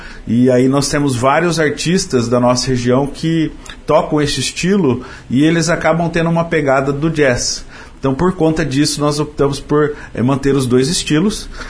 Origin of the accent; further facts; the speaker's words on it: Mandaguari, Paraná, Brazil; also born or lived in Ubiratã; E como eu sou de Mandaguari, né, lá nós temos vários cafezais